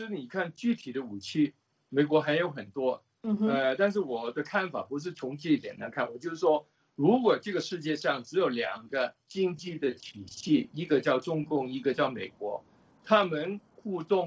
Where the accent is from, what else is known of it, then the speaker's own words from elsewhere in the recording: Guangdong, China; 就变成我们广东人说的那种糖水滚糖鱼